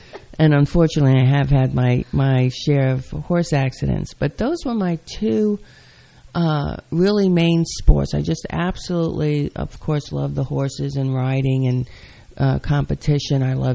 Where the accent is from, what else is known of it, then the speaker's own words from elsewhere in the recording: New York City, New York, United States; In New York City.